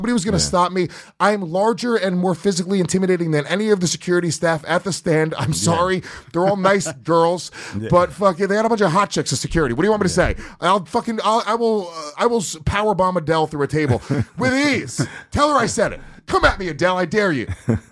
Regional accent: New York, United States; I'm saying the Puerto Rican kids that I grew up with in Rockland County, New York, okay?

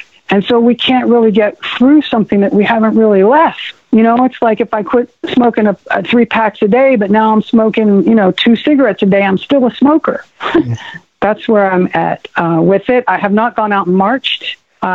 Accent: San Francisco, California, United States; I grew up in San Francisco in the 70s

